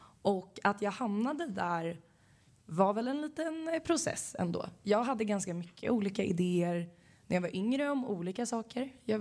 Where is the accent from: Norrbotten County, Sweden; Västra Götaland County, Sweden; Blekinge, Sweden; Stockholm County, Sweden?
Västra Götaland County, Sweden; Gothenburg; Jag är 23 år och kommer från Göteborg. Det hörs inte så mycket, men jag lovar att jag kommer från Göteborg.